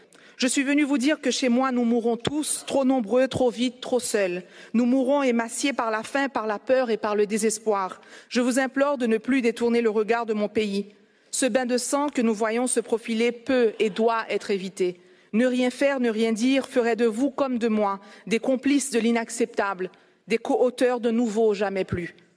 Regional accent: Haiti; Je viens d'un coin des Amériques qui s'efface dans l'indifférence du monde. Un naufrage annoncé mais pourtant ignoré.

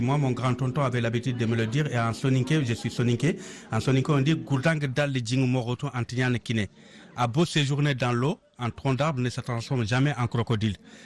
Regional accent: Wompou, Guidimaka, Mauritania; now in Bondy, France; Je suis soninké de Mauritanie, de Guidimara, dans un village qui s'appelle Wompou.

